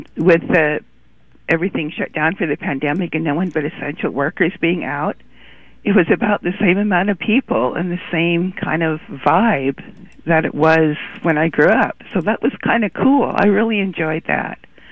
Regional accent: Pacific Northwest, United States; I grew up in the Northwest in the 70s, and, you know, there were maybe a third of the people that there are now. And so I work in the Northwest.

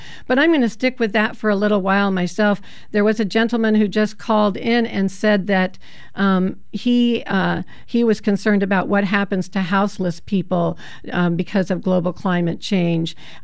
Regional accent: Oregon, United States; now in Portland, United States; I grew up in Eastern Oregon, where I can remember many summers that it got up to 118 at least one day of the year.

